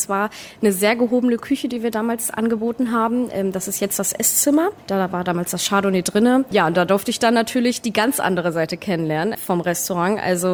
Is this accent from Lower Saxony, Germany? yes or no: yes; Wolfsburg, Lower Saxony, Germany; Ich komme aus Wolfsburg, genau.